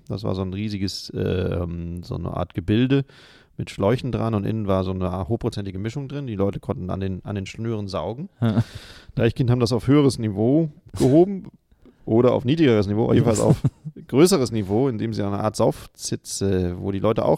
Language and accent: German; North Rhine-Westphalia, Germany; Im Siegerland wäre es schön, wo ich herkomme, wenn es so aussehe.